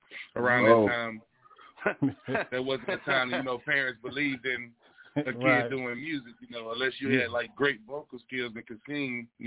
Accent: Galveston, Texas, United States; Like the post say, I'm originally from Galveston, Texas, man. Born and raised.

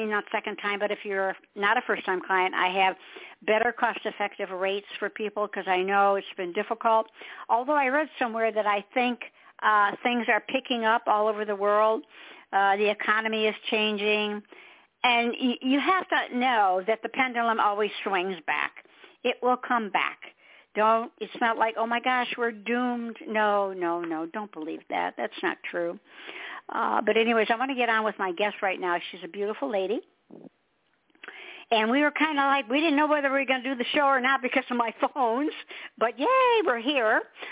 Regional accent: Michigan, United States; Yeah, well, you know, I'm in South Carolina, so we get a lot of sun. But I'm originally from Michigan, so to me, that's, you know, that was doom and gloom up there.

